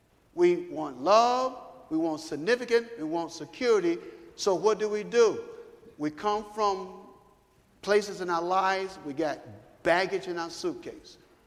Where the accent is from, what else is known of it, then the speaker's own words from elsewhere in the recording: Chicago, Illinois, United States; I grew up in Chicago. They're in the inner cities.